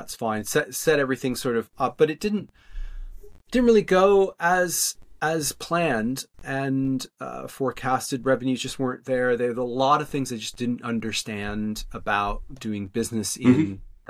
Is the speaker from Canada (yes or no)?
yes; Canada; now in London, United Kingdom; I'm based in London, although I'm Canadian by where I grew up.